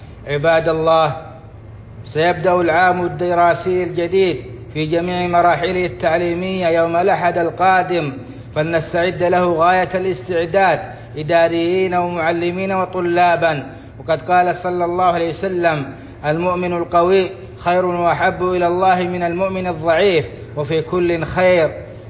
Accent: Saudi Arabia; بلادنا السعودية

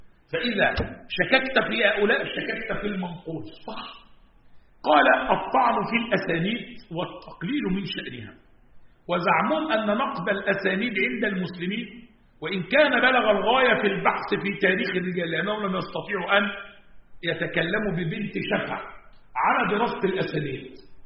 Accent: Egypt; عند العم عندنا في مصر يقولوا كده مش كده ولا إيه، ورثنا الكلام ده عن أجدادنا

